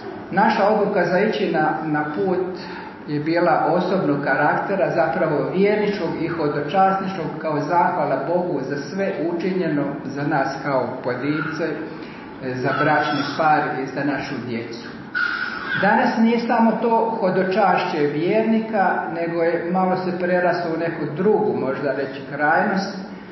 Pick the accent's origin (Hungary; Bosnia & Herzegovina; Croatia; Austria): Croatia; I mi smo na ovom prostoru kao Hrvati od stoljeća 7